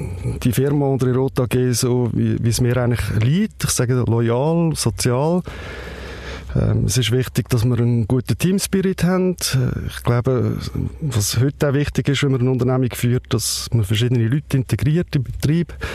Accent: Baden, Aargau, Switzerland; also born or lived in Zürich / Barcelona; Ich bin 47, in Baden aufgewachsen. Nach allen Schuljahren ein paar Jahre in Zürich gsi, in Zürich studiert, in Barcelona studiert.

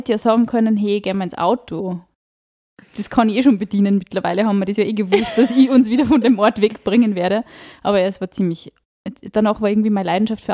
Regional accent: Upper Austria, Austria; bei uns in Oberösterreich, da fließt ja der Inn durch, der große Fluss.

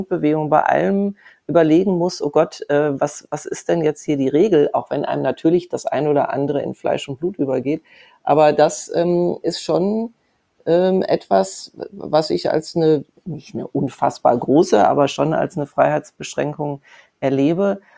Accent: Spain; ich bin ja in Spanien groß geworden. Die Spanier ist kein Mensch mit Helm und Motorrad gefahren.

